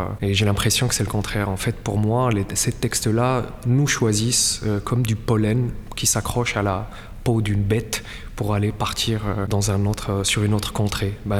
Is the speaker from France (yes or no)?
no; Morocco; Et vu que moi, je suis marocain